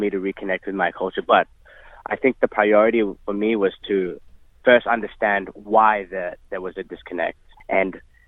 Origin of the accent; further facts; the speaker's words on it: Philippines; Of course, I'm Filipino, you know, by blood and through my upbringing